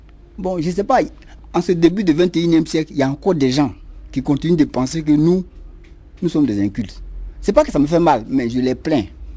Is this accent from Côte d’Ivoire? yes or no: yes; Côte d’Ivoire; Côte d'Ivoire.